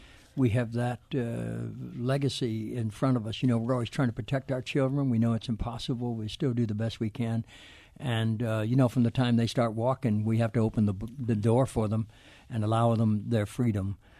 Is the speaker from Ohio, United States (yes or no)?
yes; Dayton, Ohio, United States; We were in my hometown, Dayton, Ohio, yeah.